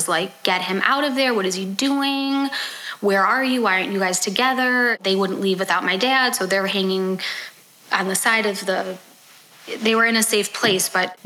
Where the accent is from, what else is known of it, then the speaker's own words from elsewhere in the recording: Highland Park, Illinois, United States; And, you know, I grew up in Highland Park. You grew up in Glencoe.